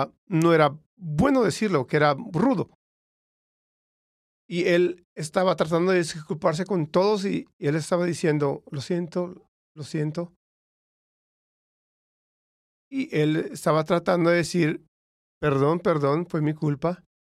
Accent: California, United States; Spanish is a second language; creciendo en California, yo me acuerdo de, tenía yo mi maestro de español

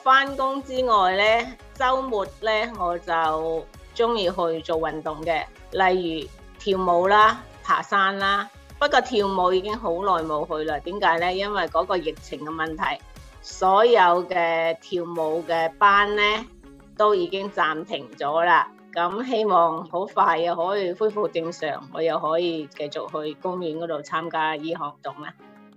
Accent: Zhongshan, Guangdong, China; now in United States; 我系响中国广东中山长大的，我是2008年7月移民来到美国，到美国已经13年了。

